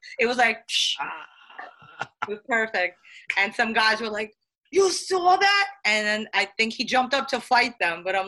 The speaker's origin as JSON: {"language": "English", "country": "United States", "said": "No, I'm more American than Russian because when I go to Russia, they're like, she's Americanized."}